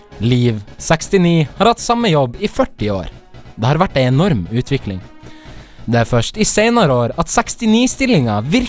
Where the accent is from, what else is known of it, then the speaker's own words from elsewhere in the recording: Nordland, Norway; så ringer jeg til mine aller beste venner hjemme i Nordland.